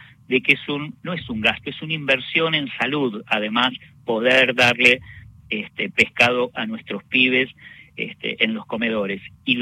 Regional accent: Argentina

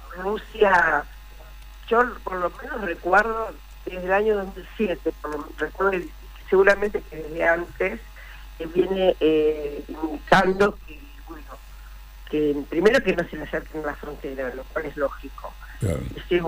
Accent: Argentina; nosotros lo sabemos muy bien como argentinos

